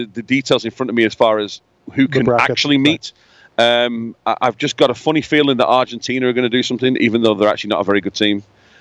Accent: Scotland, United Kingdom; But as a Scottish person, that's very difficult for me to say.

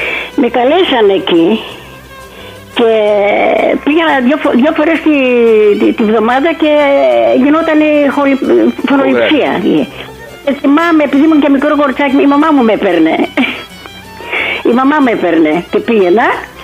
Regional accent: Rhodes, South Aegean, Greece; Κατάγομαι από τη Ρόδο. Στη Ρόδο γεννήθηκα, από τους γονείς μου οι οποίοι ήταν πρόσφυγες στη Μικράς Ασίας. Η μητέρα μου, ο μπαμπάς μου από το Καστελόριζο και εγώ γεννήθηκα στη Ρόδο.

